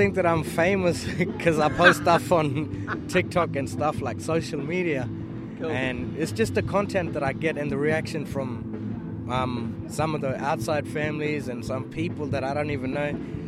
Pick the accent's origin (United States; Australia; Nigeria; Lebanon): Australia; Hermannsburg, Northern Territory; Well, for me, as I was growing up in the Hermansburg community, first band was